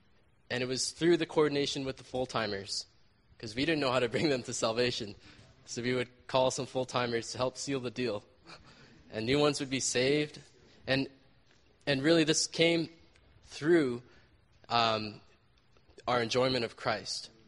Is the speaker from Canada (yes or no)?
yes; Vancouver, British Columbia, Canada; I'm actually from Vancouver.